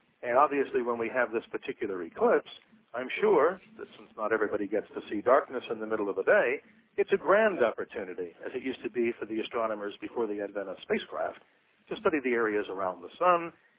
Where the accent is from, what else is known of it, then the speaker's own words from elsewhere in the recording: New York, United States; And growing up in the New York area, Hilly, I really had a lot of light pollution to contend